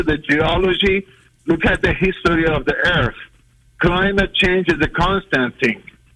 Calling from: Kansas City, United States; I'm from Kansas City.

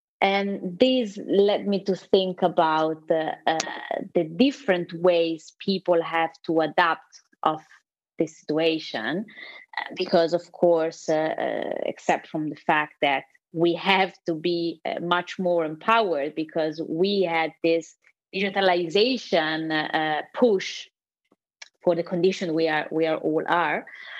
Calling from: Italy; I'm talking from Italy, and the economic situation for many people is it's quite tough at the moment.

